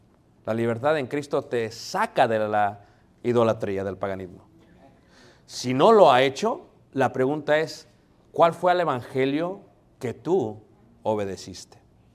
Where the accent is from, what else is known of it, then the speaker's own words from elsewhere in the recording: Mexico City, Mexico; Yo soy de Ciudad de México